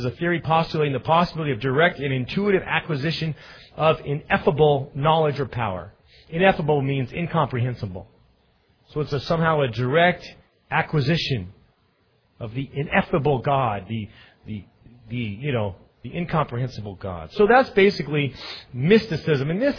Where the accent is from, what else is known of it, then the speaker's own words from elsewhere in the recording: Maine, United States; And when I moved here from Maine, you know, we have some really good lobster up in Maine.